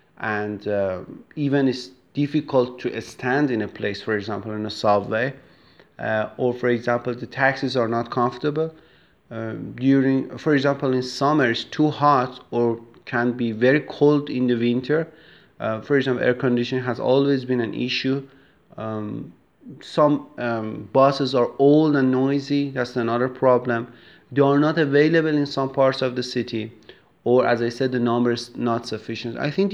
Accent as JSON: {"language": "English", "town": "Tehran", "region": "Tehran Province", "country": "Iran", "second_language": "English", "said": "I come from Tehran with a population of more than 10 million people."}